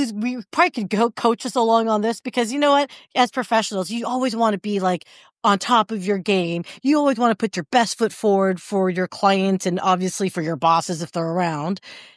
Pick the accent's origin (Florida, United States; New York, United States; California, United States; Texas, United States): Florida, United States; Orlando; born there; I was born in Orlando, which is home of Florida Man. Thank you very much. So I love Orlando and my Florida Man.